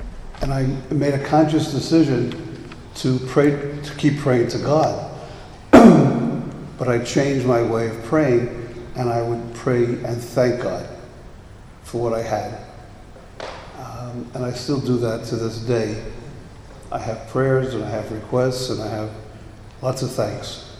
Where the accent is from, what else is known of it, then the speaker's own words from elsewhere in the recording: Manhattan, New York, United States; born there; I was born in Manhattan, of a Jewish family, non-practicing.